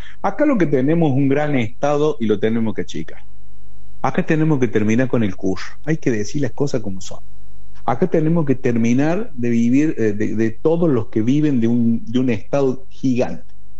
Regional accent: Argentina; yo no soy de nadie, yo soy argentina.

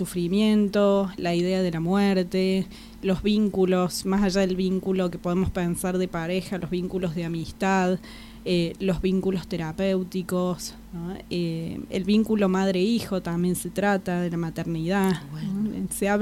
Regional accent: Córdoba, Argentina; Sí, sí, soy de Córdoba.

